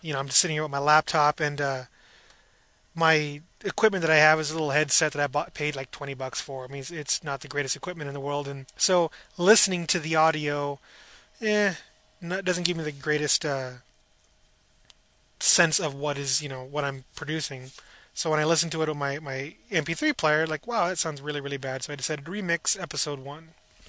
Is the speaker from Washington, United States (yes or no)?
yes; Seattle, Washington, United States; But for the most part, lived up here in Washington, born and raised in Seattle, moved to Maple Valley